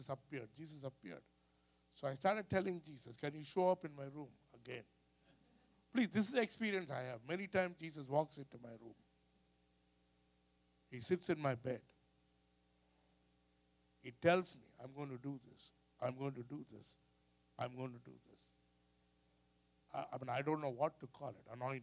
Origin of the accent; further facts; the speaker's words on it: India; You know, I'm from India. Indians are very spiritual. Very, very spiritual.